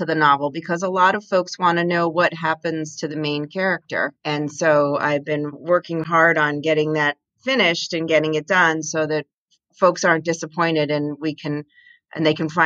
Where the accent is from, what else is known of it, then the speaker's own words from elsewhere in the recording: Pennsylvania, United States; she wrote like a historical book about the area where I grew up in Pennsylvania.